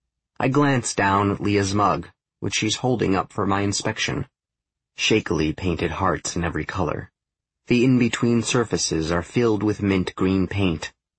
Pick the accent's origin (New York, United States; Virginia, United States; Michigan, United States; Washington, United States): Washington, United States; Seattle; also born or lived in Boulder / Utah / San Francisco; I lived a lot of places. Seattle last, and most. I was born there. Then we moved to Boulder, but back to Seattle after a year. From there we moved to Utah, then San Francisco for a bit before going back to Seattle.